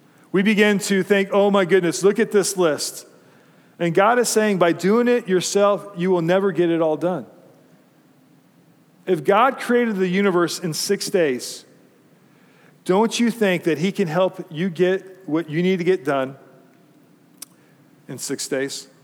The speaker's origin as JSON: {"language": "English", "town": "Fort Collins", "region": "Colorado", "country": "United States", "tie": "born or raised there", "said": "I remember growing up in Fort Collins, Colorado."}